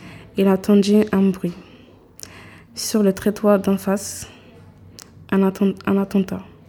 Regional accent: Paris, Île-de-France, France; also born or lived in Bobigny; quand j'étais petite, j'habitais à Paris. J'habitais dans une cité, un peu loin, dans une pente, où je vivais avec ma grand-mère.

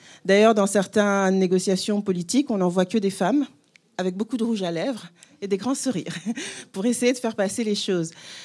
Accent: Belgium; on l'a vu aussi chez nous, en Belgique.

